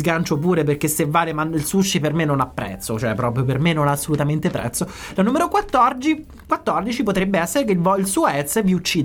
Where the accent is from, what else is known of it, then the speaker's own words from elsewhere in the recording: Viterbo, Lazio, Italy; come si dice a Viterbo dalle mie parti